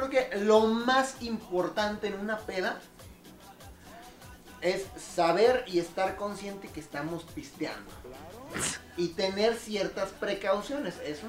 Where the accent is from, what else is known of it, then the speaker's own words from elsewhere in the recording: Mexico; Para nosotros como sociedad mexicana, cualquier puta excusa es buena para pistear.